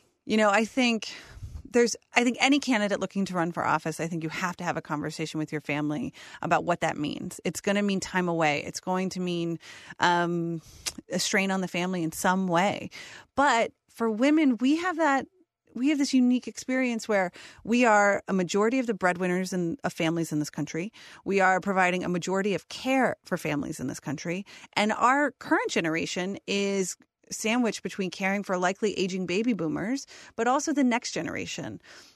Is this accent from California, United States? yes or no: no; Ohio, United States; now in Washington, D.C., United States; currently living in Washington, D.C. I was born and raised here in Ohio.